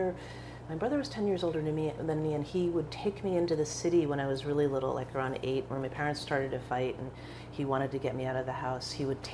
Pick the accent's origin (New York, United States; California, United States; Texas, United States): New York, United States; Manhasset; also born or lived in Glen Cove; I was born in 1957 in Glen Cove, Long Island. Actually, I spent the first 10 years of my life living on Long Island in a town called Manhasset, which is on the North Shore.